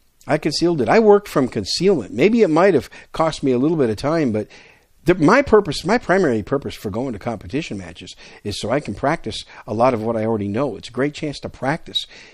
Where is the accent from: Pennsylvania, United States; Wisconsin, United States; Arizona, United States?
Wisconsin, United States; also born or lived in New York City; now in Texas, United States; You guys know I'm a Yankee, right? I was born in New York City and raised most of my young life in Wisconsin.